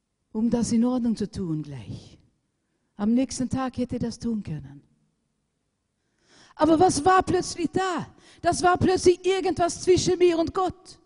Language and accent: German; Sweden; Ich war ungefähr 17 Jahre alt. Bin im Gymnasium in Schweden gegangen, wo ich herkomme.